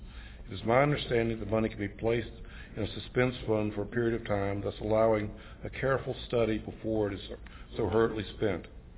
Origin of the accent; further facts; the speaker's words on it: Charlottesville, Virginia, United States; I'm from Charlottesville, Albemarle County, and I moved out across the street from here when I was 5 years old